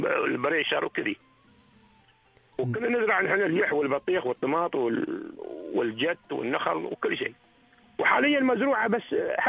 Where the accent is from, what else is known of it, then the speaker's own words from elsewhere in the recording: Falaj Al Mualla, Umm al-Quwain, United Arab Emirates; كانت هي المنطقة هاي نحن ربينا وعشنا فيها على من أهلنا وأجدادنا، وكلنا فيها موجودين، ولنا الحين ما زلنا نحن موجودين فيها.